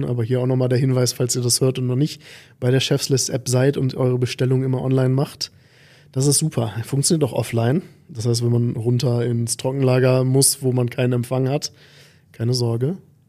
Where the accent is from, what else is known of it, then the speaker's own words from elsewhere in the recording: Bonn, North Rhine-Westphalia, Germany; also born or lived in Bremerhaven; Ich bin ja in Bremerhaven geboren und bin zwar in Bonn aufgewachsen, aber meine Großeltern waren ja ihre Lebenszeit da.